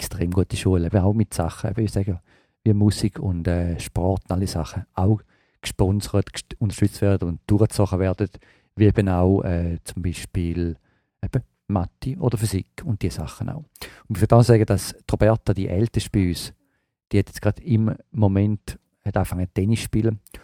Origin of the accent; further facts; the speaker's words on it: Switzerland; Weißt du, ich bin in der Schweiz aufgewachsen.